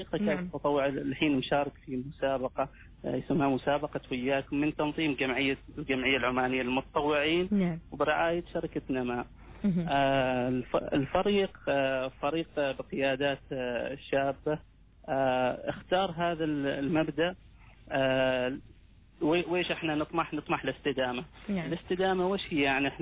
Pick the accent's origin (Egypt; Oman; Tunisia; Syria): Oman; احنا طبيعتنا كعمانيين